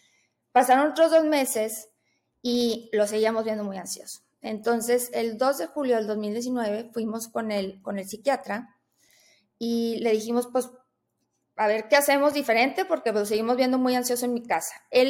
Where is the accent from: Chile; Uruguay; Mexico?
Mexico; Monterrey, Nuevo León; Yo soy de Monterrey, yo aquí vivo.